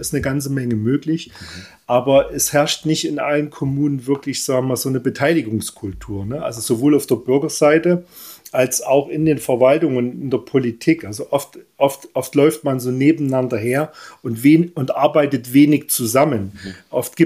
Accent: Oelsnitz, Saxony, Germany; also war Stadtrat in meiner Heimatstadt Oelsnitz im Erzgebirge, war Mitglied des Kreistages im Erzgebirgskreis.

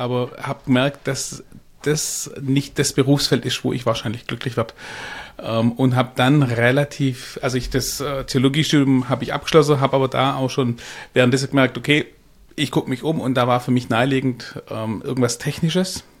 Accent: Baden-Württemberg, Germany; Also ich komme aus Süddeutschland. Das kann ich auch nur sehr schwer verbergen. Also ich bin nördlich von Heilbronn, also ganz grob Weinsberger Kreuz, nahe an Hohenlohe, aber noch im Landkreis Heilbronn.

